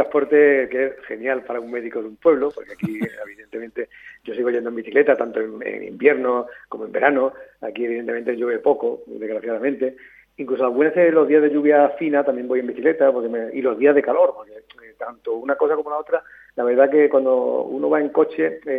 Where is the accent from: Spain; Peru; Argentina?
Spain; Coripe, Andalusia; born there; also born or lived in Sevilla; yo nací allí, aunque yo no... aunque nací en Coripe, pero yo me fui a estudiar medicina a Sevilla, evidentemente.